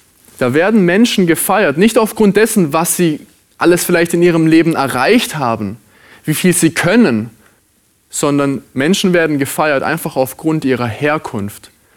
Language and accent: German; Wittendorf, Baden-Württemberg, Germany; als kleiner Junge in dem Dorf, in dem ich aufgewachsen bin, Wittendorf hat das geheißen.